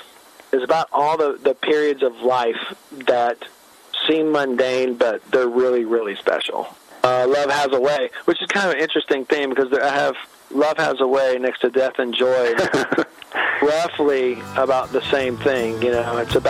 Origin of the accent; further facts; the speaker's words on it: Mississippi, United States; I grew up in Mississippi with a very, very small family.